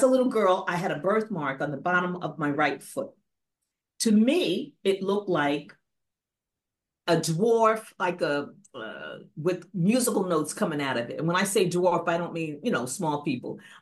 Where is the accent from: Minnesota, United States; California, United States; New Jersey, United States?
New Jersey, United States; Newark; I'm from Newark, New Jersey, originally.